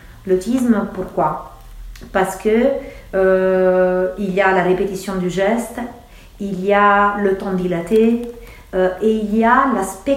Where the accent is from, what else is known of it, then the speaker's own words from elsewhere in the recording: Rome, Lazio, Italy; French is a second language; also born or lived in Naples; now in France; en tant que femme du Sud, parce que je suis d'origine de Naples, mais j'ai grandi à Rome.